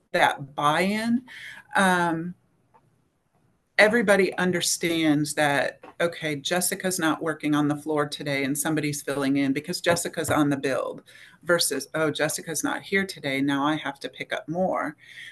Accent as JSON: {"language": "English", "town": "Chicago", "region": "Illinois", "country": "United States", "tie": "born or raised there", "lives_now": "Texas, United States", "said": "H-E-B is the greatest grocery store in the country, and I grew up outside Chicago, so they have everything."}